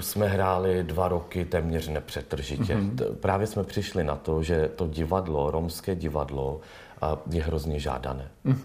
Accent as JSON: {"language": "Czech", "town": "Plzeň", "region": "Plzeň Region", "country": "Czechia", "said": "To bylo v Plzni, já pocházím z Plzni."}